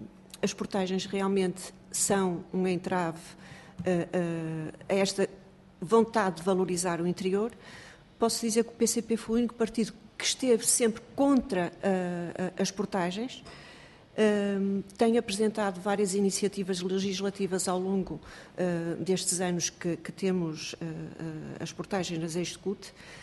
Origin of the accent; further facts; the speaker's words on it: Porto, Norte, Portugal; Sou do Porto, tenho-me deslocado com frequência a Viseu